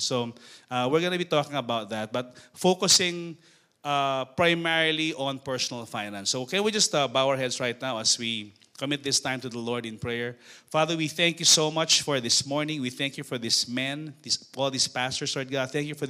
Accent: Manila, Metro Manila, Philippines; English is a second language; So basically, I was born in Tondo. So my background was, I know poverty. You know, I'm familiar with poverty. Growing up in Balot, Tondo

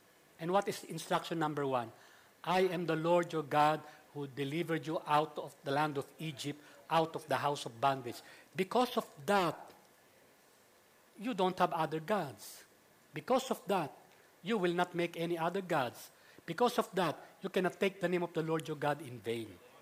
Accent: Philippines; So Haddon Robinson may have his evaluation form and others, but me as a Filipino pastor, I will use this.

